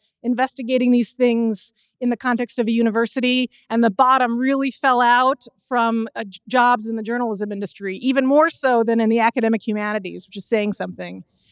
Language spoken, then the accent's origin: English; Glen Ellyn, Illinois, United States; I grew up about 20 miles west of Chicago in a town called Glen Ellen, Illinois. My childhood house is 2 miles from Wheaton Colleg